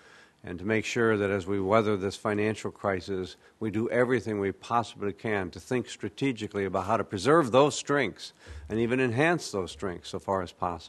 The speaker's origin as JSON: {"language": "English", "region": "Iowa", "country": "United States", "said": "I'm from Iowa. We're shy in Iowa."}